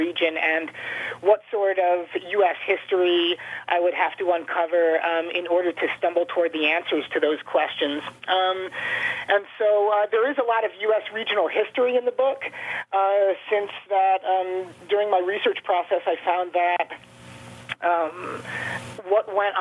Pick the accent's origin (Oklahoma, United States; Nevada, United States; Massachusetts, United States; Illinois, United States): Illinois, United States; Chicago; When he found out I was from Chicago, a city which prizes its own version of the hot dog